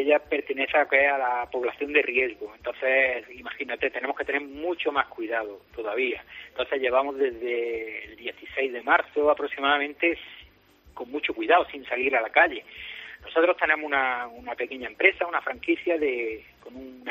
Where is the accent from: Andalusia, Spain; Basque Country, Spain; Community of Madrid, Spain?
Andalusia, Spain; Granada; now in Brazil; Yo soy de Granada, de Los Vergeles, al lado del Sailín.